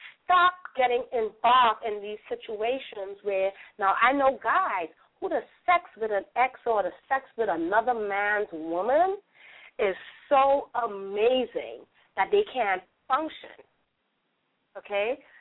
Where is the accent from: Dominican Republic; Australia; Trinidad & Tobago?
Trinidad & Tobago; So I would love to read this in like a Jamaican accent, but I'm Trinidadian, and it ain't going to work too well.